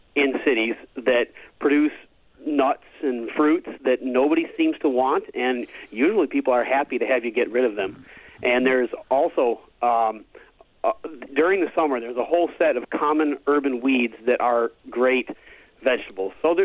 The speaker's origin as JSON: {"language": "English", "town": "Wausau", "region": "Wisconsin", "country": "United States", "tie": "born or raised there", "also_born_or_lived": "Madison", "said": "I mean, I grew up in Wausau and Madison most of my childhood in the city, and there is lots of places to forage."}